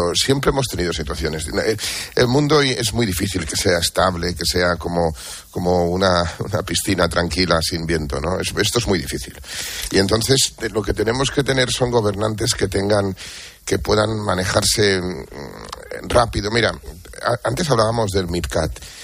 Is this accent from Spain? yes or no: yes; Barcelona, Catalonia, Spain; Yo como catalán, como barcelonés